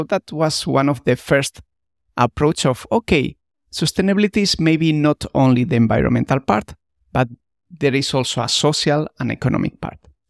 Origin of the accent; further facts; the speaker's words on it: Spain; English is a second language; And when I went back to Spain, where I'm from, if you didn't notice by my accent by now